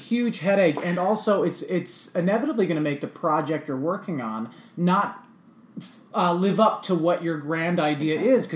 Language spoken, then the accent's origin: English; West Coast, United States; now in New York, United States; I moved to New York without really knowing much about it. I'm from the West Coast through and through.